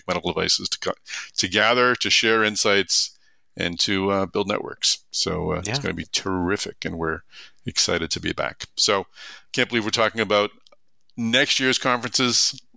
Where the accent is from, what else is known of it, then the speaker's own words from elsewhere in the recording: Massachusetts, United States; I grew up around horses outside of Boston. I was at 2 miles from Suffolk Downs racetrack.